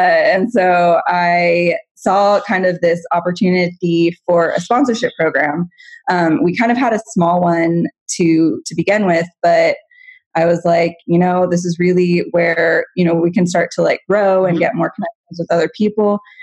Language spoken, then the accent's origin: English; Guatemala; moved away; growing up in Guatemala and mm-hmm. having spent, you know, my whole adult life here, really.